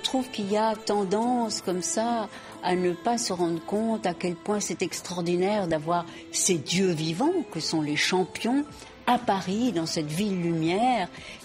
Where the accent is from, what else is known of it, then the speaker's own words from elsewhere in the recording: Mexico; also born or lived in United States; now in France; je suis américaine de naissance et puis élevée au Mexique. Mais la France a été mon pays d'accueil. Bon, mes parents étaient français.